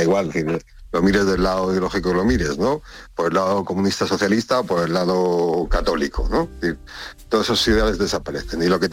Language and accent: Spanish; Spain; este es un problema que tenemos nosotros como españoles